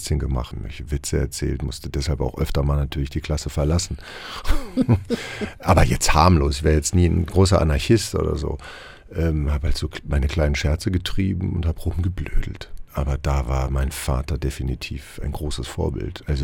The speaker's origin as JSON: {"language": "German", "town": "Herdecke", "region": "North Rhine-Westphalia", "country": "Germany", "said": "Und ich war aber parallel in einem kleinen Laientheater bei uns in Herdecke."}